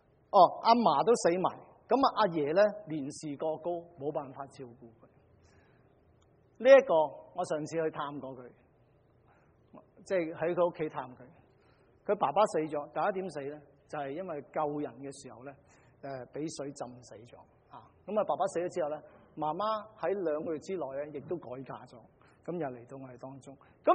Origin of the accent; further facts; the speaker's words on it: Guangdong, China; 我哋廣東人都咁講啦